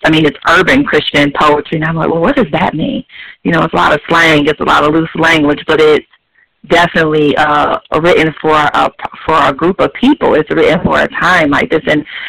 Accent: River Rouge, Michigan, United States; yes, I am from Michigan, River Rouge, Michigan. Actually, it's a really small little city outside of Detroit.

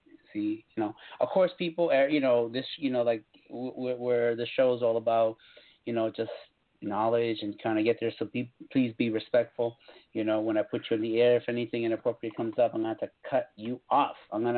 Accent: New England, United States; Like, I'm from New England, people who are listening in, and I go to Salem.

